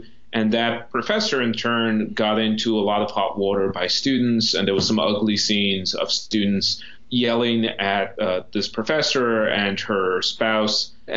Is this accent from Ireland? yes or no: yes; Munster, Ireland; moved away as an adult; now in United States; County Kerry, so in the rural southwest of the country. It's a beautiful part of the country if you're ever over there.